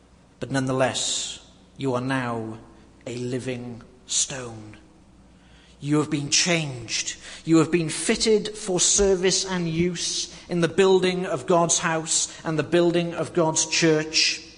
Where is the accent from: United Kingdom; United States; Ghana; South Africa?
United Kingdom; England; I've seen it in my home country, where the Church of England, which was once a solid and vibrant church